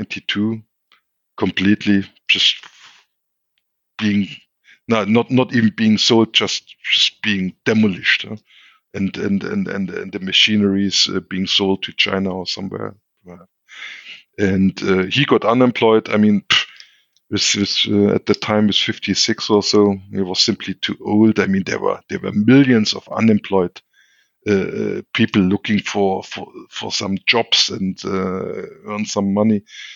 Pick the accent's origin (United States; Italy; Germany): Germany; East Germany; our new fancy light blue GDR passport.